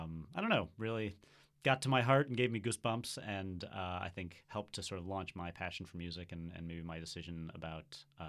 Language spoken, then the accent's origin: English; West Bloomfield, Michigan, United States; I grew up in the Metro Detroit area in West Bloomfield and played the Metropolitan Youth Symphony.